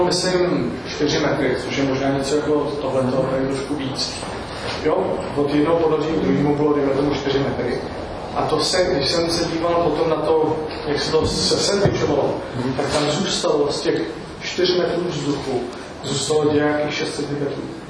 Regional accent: United States; now in Czechia; A ještě teda udělám takovou jako sales pitch, jo, že jsem z Ameriky, takže to musíte chápat

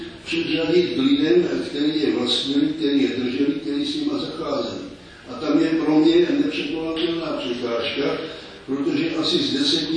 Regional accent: Valašské Meziříčí, Zlín Region, Czechia; Mně byly asi tak 4 roky v naší vesnici, já jsem se narodil na Valašském Zubří

